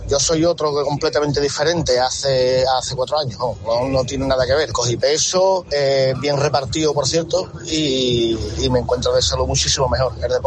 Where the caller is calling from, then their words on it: San Fernando, Andalusia, Spain; de San Fernando, en Cádiz.